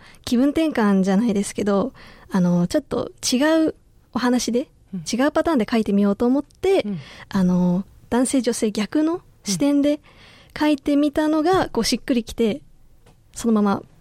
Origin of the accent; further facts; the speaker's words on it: Tachikawa, Tokyo, Japan; 部活の軽音部で使っていた立川の地元立川のライブハウスが